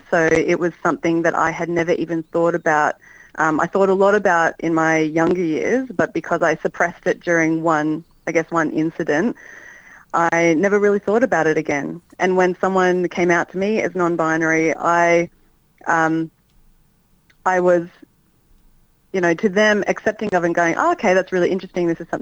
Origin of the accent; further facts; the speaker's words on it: Melbourne, Victoria, Australia; Yeah, so I grew up in Melbourne